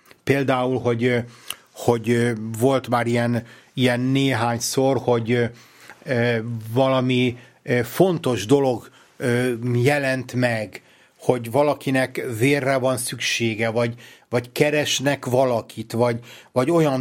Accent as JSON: {"language": "Hungarian", "region": "Budapest", "country": "Hungary", "said": "hogyha én itt budapestiként beszélek valamilyen eseményről"}